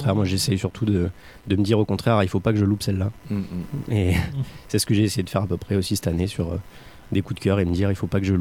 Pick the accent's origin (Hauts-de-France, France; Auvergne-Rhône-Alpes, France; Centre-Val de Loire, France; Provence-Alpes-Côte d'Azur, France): Provence-Alpes-Côte d'Azur, France; Toulon; Moi je viens du Var, je viens de Toulon. Et malheureusement, c'est une région qui est assez sinistrée d'un point de vue culturel.